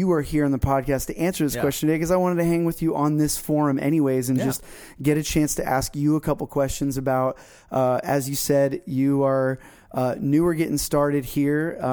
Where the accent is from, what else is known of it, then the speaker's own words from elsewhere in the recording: Florida, United States; I grew up in South Florida. You think I would love seafood.